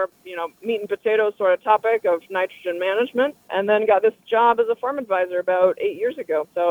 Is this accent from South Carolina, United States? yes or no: no; Sacramento, California, United States; You know, I grew up in Sacramento and a little bit in rural West Sac, Yolo County on the river.